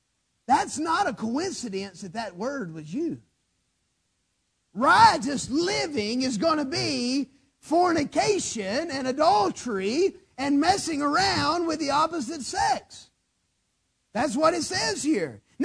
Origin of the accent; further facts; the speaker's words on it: Alabama, United States; Every now and then it shows that I'm from Alabama. Just every now and then. Just every now and then I let it slip.